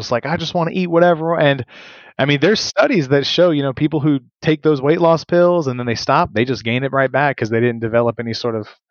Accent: Florida, United States; I was born and raised in Florida, but I just can't take the heat. I'm just not used to it.

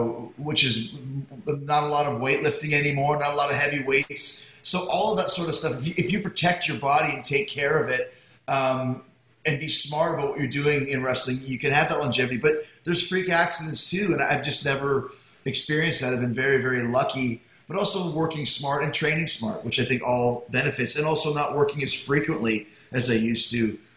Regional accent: Winnipeg, Manitoba, Canada; I grew up in Winnipeg on the prairies where it would get to minus 30, minus 40.

